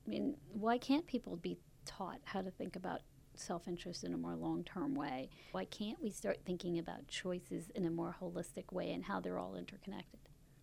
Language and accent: English; India; You know, as an Indian, when you want to do something, the first thing you ask yourself is there somebody that's going to get upset by this choice?